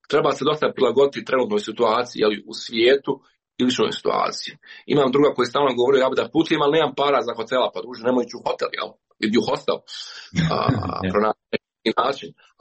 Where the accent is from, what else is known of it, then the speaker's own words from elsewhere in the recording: Bosnia & Herzegovina; ja sam iz Bosne i Hercegovine